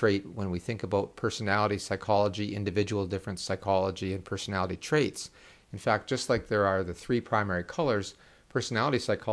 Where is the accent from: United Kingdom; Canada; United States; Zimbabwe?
Canada; Being a Canadian